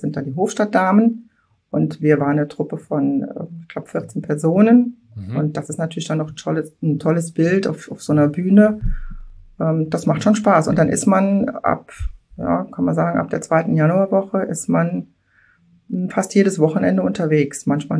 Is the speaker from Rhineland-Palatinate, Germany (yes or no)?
yes; Mülheim-Kärlich, Rhineland-Palatinate, Germany; Mülheim-Kärlich ist eine Hochburg, also mein Heimatort.